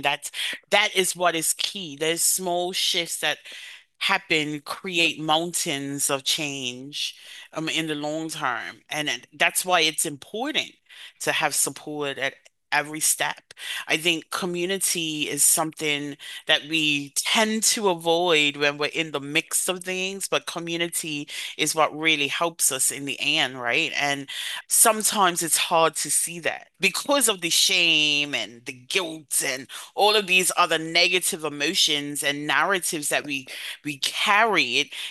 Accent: Bermuda; now in London, United Kingdom; I'm not English. I'm originally from Bermuda, right? So smiling is normal to me.

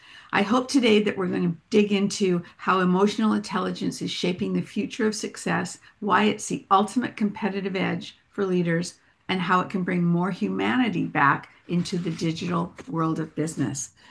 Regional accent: Manchester, North West England, United Kingdom; I'm from Manchester, England

